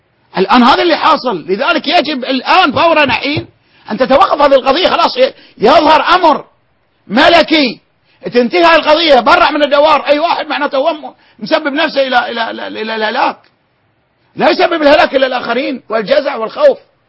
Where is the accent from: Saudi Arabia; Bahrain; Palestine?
Bahrain; عندنا في البحرين بنات عاطلات